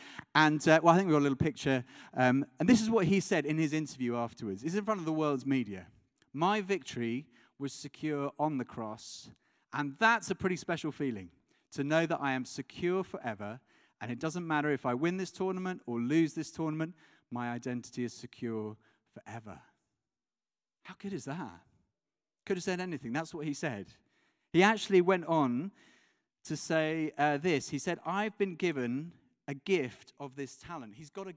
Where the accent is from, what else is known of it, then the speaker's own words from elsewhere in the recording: United Kingdom; I'm British. I'm talking as a British person.